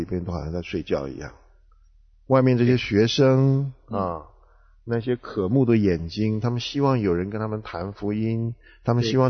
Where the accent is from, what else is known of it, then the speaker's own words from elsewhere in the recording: China; 你真的是说我们中国人讲说士别三日刮目相看